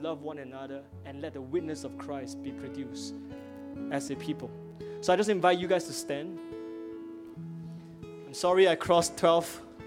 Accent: Singapore; I'm a Singaporean, man. Come on.

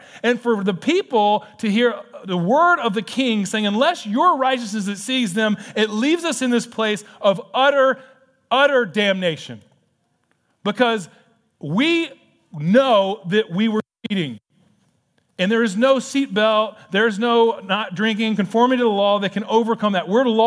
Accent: Tennessee, United States; I loved it. I'm from East Tennessee, so I guess that's why.

